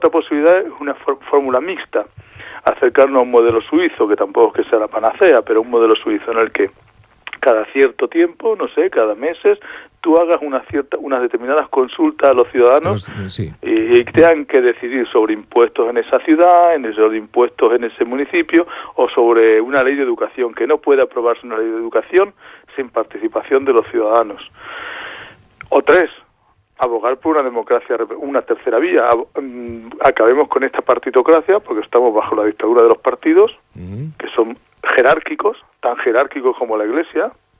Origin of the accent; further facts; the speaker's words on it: La Llagosta, Catalonia, Spain; la iglesia donde yo me crié, en la Llagosta.